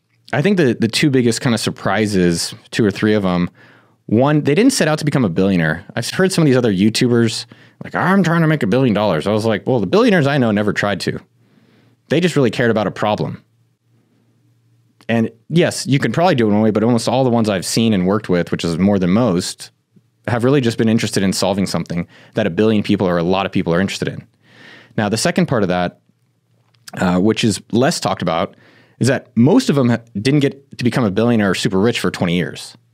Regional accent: California, United States; I come from Silicon Valley. My stepfather's a software engineer. My father came to this country, didn't speak English.

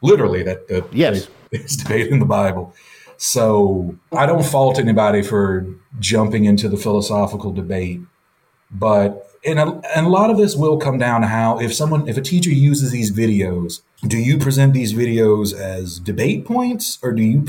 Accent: the South, United States; because this Florida is a former Jim Crow state, and I'm from the South too, though.

